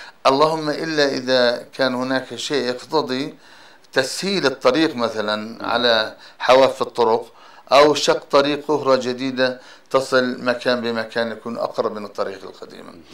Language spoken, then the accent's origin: Arabic; Palestine; وهذه البلدة، بلدتي أنا